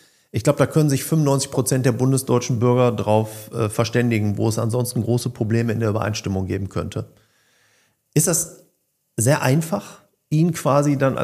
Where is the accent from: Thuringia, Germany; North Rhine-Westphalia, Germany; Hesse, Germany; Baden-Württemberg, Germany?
North Rhine-Westphalia, Germany; accent: Ruhr; Wir kommen halt aus dem Pott, von daher darfst du auch mal Dat und Wat sagen.